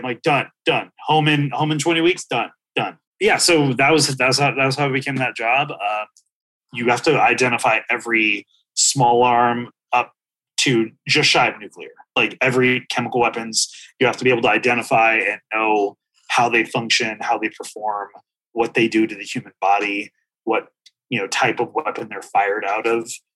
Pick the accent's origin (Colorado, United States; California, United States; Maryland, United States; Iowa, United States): California, United States; I'm from California, so In-N-Out, Fatburger are like, the In-N-Out, Fatburger debate is no joke.